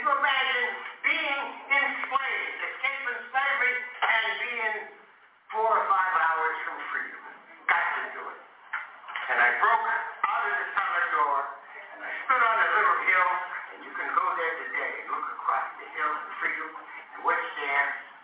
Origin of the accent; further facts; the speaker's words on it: Pennsylvania, United States; And as I said, I come from Western Pennsylvania. My father took me to a union meeting.